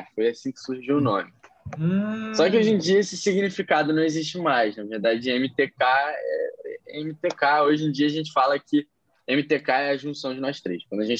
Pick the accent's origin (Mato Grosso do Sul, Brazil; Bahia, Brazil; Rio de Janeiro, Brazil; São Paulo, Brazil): Rio de Janeiro, Brazil; Nós somos um grupo musical do Rio de Janeiro. Nós somos cariocas.